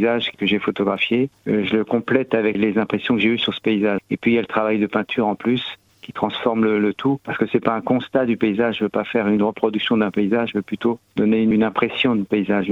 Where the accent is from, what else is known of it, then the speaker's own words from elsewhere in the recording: Pays de la Loire, France; j'ai acheté une ancienne ferme il y a une vingtaine d'années en Mayenne, parce que je suis originaire de la Mayenne.